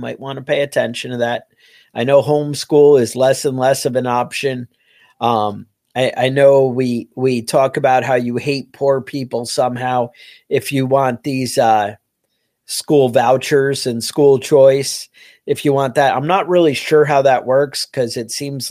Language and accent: English; New York, United States; growing up near Woodstock and everybody was like